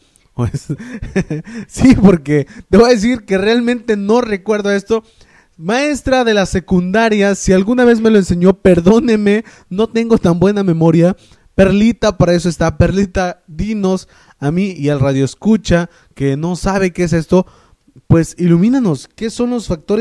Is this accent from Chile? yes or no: no; Mexico; ¿Qué tan bendecidos por nuestro país, somos los mexicanos